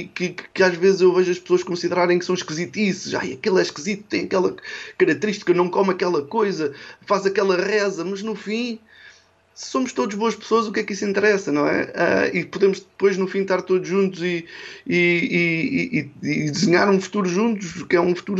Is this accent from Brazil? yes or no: no; Coimbra, Portugal; o meio onde eu cresci, onde me sinto em casa, que é o meio de Coimbra, não é? Mas um meio, portanto, que é um reflexo de Portugal, portanto, um meio branco, católico, ou de origem católica